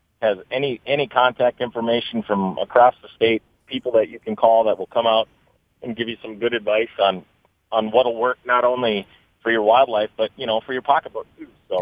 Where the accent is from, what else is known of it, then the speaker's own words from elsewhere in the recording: Sisseton, South Dakota, United States; I'm from Sisseton.